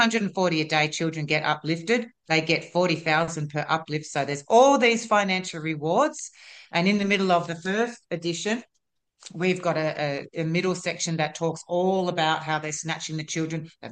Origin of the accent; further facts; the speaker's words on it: Sydney, New South Wales, Australia; I came back to my home state, which was New South Wales. I'm not from South Australia. I'm from Sydney, so came back and helped with my mum and my father, who was dying.